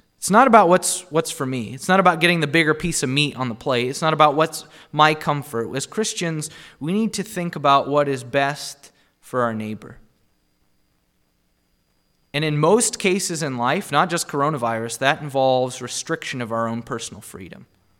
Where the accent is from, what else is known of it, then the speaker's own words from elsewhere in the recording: Illinois, United States; And especially I see this in Illinois, my home state.